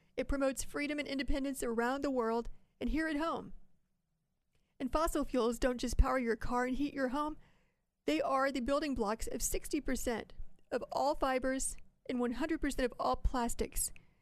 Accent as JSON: {"language": "English", "region": "Ohio", "country": "United States", "tie": "born or raised there", "said": "It's my home state."}